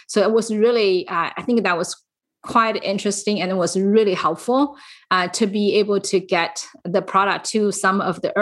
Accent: California, United States; I am from the San Francisco Bay Area.

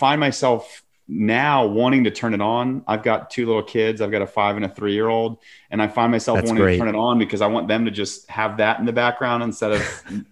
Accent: Atlanta, Georgia, United States; I mean, Kyle and I grew up in Atlanta, Georgia, 2 years apart, and we've been lifelong athletic fans.

